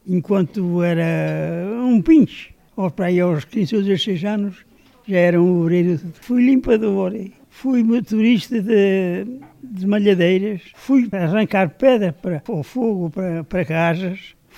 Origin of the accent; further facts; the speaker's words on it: Freixas, Portugal; born there; Nasci em Freixas. Fui para a escola, tinha 8 anos.